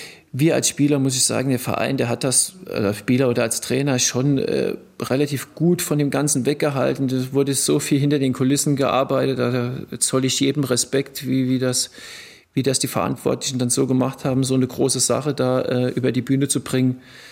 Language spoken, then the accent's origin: German; Blaubach-Diedelkopf, Rhineland-Palatinate, Germany; ich bin im Blaubach-Diedelkopf dann groß geworden